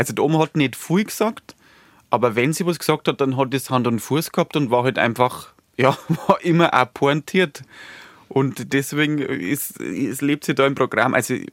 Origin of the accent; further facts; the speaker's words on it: Bavaria, Germany; Ich wollte damals irgendwie zum Radio bei uns in Niederbayern.